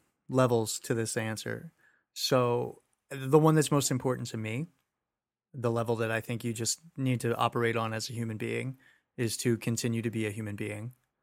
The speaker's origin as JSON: {"language": "English", "region": "Georgia", "country": "United States", "said": "But again, I'm from Georgia originally."}